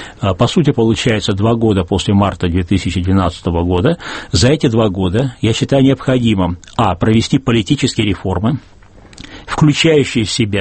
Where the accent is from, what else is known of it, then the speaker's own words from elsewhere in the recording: Saint Petersburg, Russia; из моего родного города Санкт-Петербурга